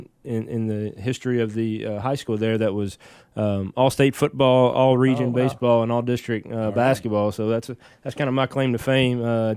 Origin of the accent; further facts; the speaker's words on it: Mayfield, Kentucky, United States; Yeah, no, I'm originally from Mayfield, Kentucky. Was born and raised in western Kentucky, and it's a little small town there, about 20 minutes south of Paducah near Murray State University.